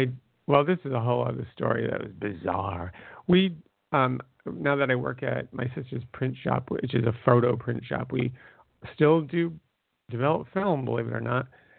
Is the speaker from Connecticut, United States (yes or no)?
yes; Connecticut, United States; And they were just, you know, we're from Connecticut.